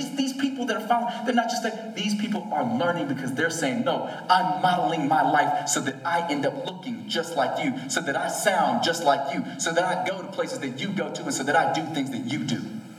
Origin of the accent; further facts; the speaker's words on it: the South, United States; look, I'm from the South. We have Southern hospitality, okay? We're nice to your face, and we talk about you behind your back.